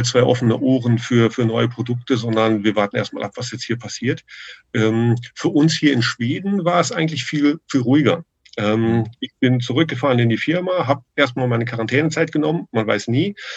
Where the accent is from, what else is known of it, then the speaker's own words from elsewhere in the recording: Germany; wo ich gedacht habe, Mensch, ich als Deutscher werde jetzt echt nervös.